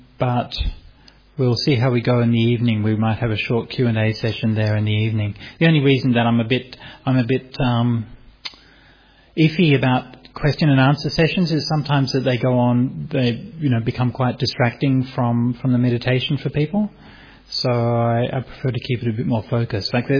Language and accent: English; Sydney, New South Wales, Australia; I mean, as I've mentioned, I'm from Sydney